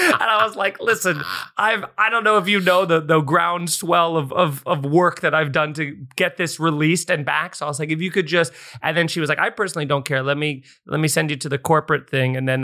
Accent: Long Island, New York, United States; But yeah, growing up in Long Island, it's like a very, you know, suburbs, but there's the beaches and there's access to New York City

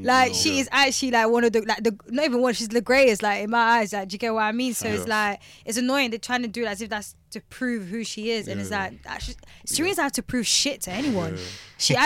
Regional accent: United Kingdom; I'm British

